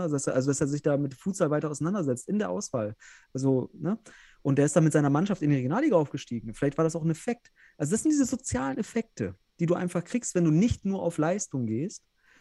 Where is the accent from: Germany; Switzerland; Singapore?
Germany; North Rhine-Westphalia; ich komme ja selbst aus Westfalen